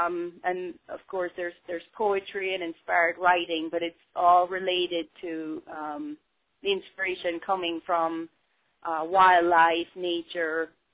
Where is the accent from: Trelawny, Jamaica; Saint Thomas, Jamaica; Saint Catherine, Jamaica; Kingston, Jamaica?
Kingston, Jamaica; I grew up in Jamaica, you know, I grew up in the capital, Kingston, but still, there was always hills and mountains all around